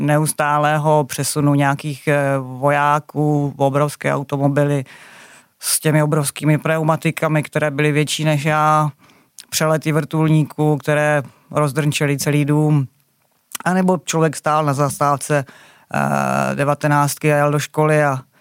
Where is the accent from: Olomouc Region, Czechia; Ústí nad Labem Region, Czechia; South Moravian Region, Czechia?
Olomouc Region, Czechia; Olomouc; Ano, jsem rodilý Olomoučák. Možná dodám, ale že mi rodiče pochází vlastně z Moravskoslezského pomezí ze severní Moravy.